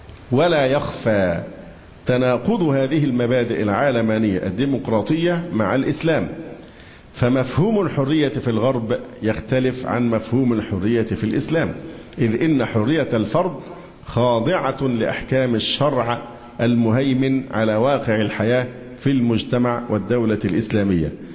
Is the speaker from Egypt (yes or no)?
yes; Egypt; انت عارف ده لو عندنا في مصر ليبرالي ويطلع يقول كده انت عارف مين اللي هيمزقه إربا؟